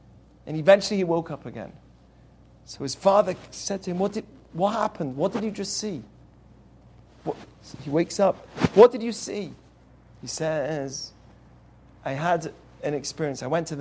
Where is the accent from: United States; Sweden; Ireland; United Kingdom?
United Kingdom; England; I'm from England.